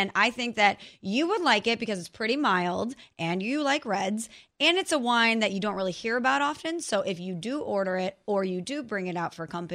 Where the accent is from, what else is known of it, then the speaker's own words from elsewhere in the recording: Midwest, United States; I'm from the Midwest.